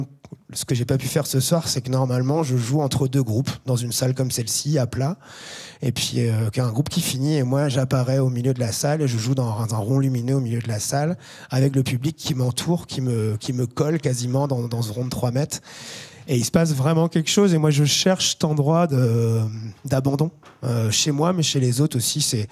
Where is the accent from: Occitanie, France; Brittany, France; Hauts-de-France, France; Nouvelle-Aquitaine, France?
Brittany, France; c'est vraiment la taille des jupes des femmes chez nous, en Bretagne, en pays ficelle